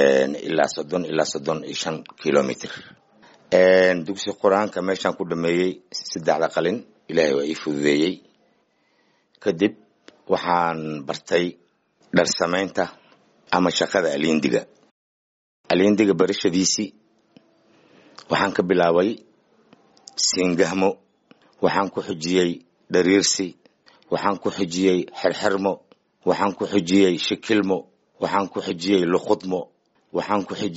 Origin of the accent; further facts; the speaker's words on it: Jilib, Middle Juba, Somalia; born there; aniga waxaan ku dhashay Jilib